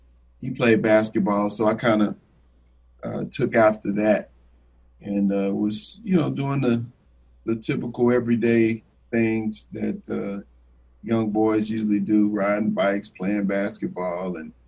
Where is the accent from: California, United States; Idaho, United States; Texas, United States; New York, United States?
Texas, United States; Fort Worth; Well, I am from Fort Worth, Texas, and born and raised in Fort Worth, Texas.